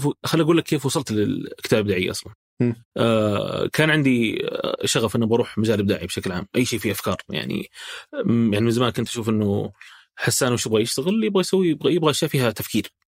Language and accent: Arabic; Saudi Arabia; إحنا كسعوديين اللغة نتكلم فيها